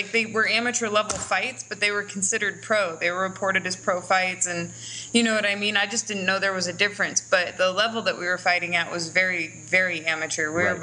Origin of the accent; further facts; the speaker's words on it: Eagle River, Alaska, United States; I lived in Eagle River most of my childhood. And then I moved to Anchorage whe